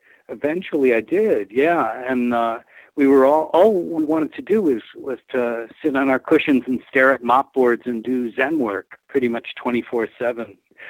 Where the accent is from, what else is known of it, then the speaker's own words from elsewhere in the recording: Rochester, New York, United States; Right, my hometown, right across the street from where I was living.